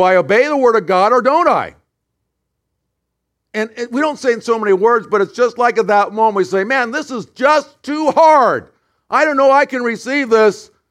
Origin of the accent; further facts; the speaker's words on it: Pacific Northwest, United States; because we're from the Northwest. You know when someone's from California because they carry an umbrella. You know when you're from the Northwest, we don't need umbrellas.